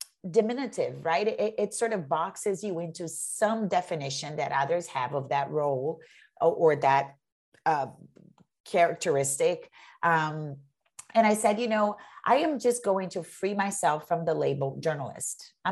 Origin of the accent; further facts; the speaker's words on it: Brazil; moved away as an adult; I'm an immigrant. I'm from Brazil and I came here as an adult.